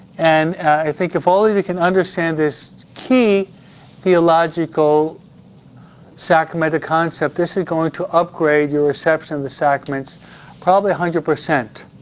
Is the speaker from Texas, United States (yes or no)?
no; New York, United States; Simply my pace is, I'm a New Yorker, and it's difficult to overcome